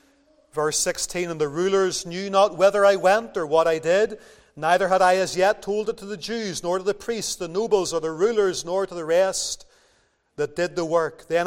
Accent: Lisburn, Northern Ireland, United Kingdom; And you know that Lisburn is my hometown.

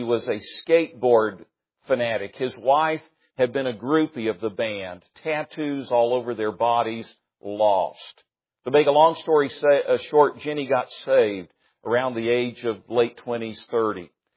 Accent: Tennessee, United States; I grew up in East Tennessee where they said that if you were called to preach, you didn't go to college.

